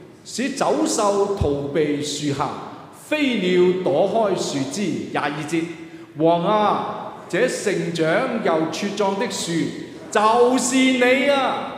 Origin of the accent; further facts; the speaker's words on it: China; 我哋中国人有一句说话叫做无风不起浪，事出必有因。